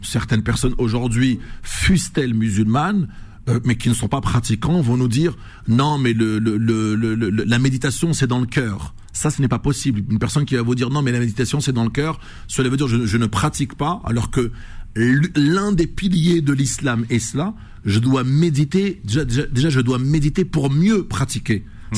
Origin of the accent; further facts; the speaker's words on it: Normandy, France; Comme on dit chez nous en Normandie.